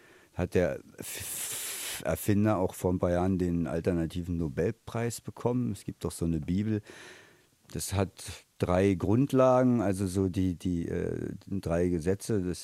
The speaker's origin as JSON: {"language": "German", "region": "Berlin", "country": "Germany", "tie": "born or raised there", "said": "ich bin ja in Mitte groß geworden, jetzt ist Pankow ein Stück weg draußen"}